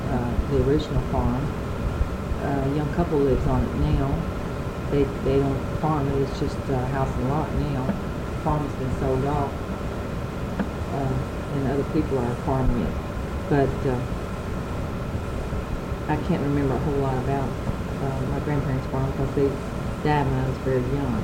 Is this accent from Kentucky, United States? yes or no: yes; Kentucky, United States; also born or lived in Marion County; My parents and I lived on a 150-acre farm in Washington County. It's a dairy farm. We had tobacco and some corn.